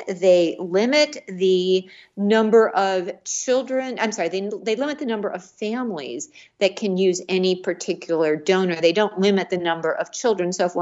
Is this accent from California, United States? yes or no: no; Missouri, United States; for example, to, I don't know, my home state of Missouri